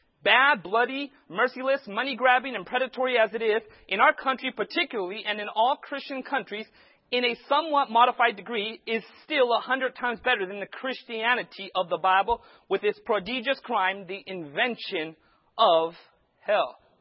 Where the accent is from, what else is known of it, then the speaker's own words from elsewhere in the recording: Modesto, California, United States; Well, I'm from Modesto, right?